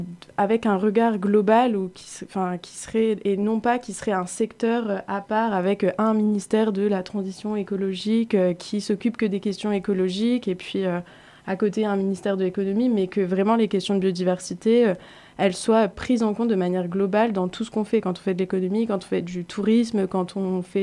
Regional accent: Hauts-de-France, France; je viens du nord de la France, du coup ça s'entend un petit peu, de la Somme plus particulièrement, et j'ai 23 ans

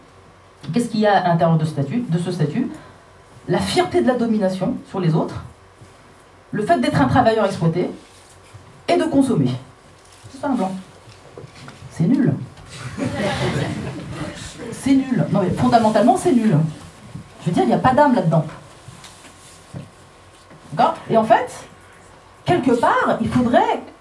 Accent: France; Et là où on a grandi en France, moi j'ai grandi en France

